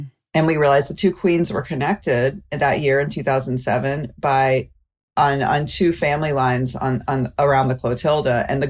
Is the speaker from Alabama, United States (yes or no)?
yes; Mobile, Alabama, United States; I'm from Mobile and I'm white.